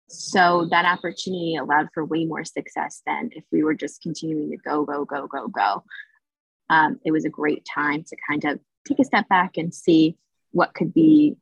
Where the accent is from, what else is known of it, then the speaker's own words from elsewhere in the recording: Connecticut, United States; now in Washington, United States; I'm originally from Connecticut.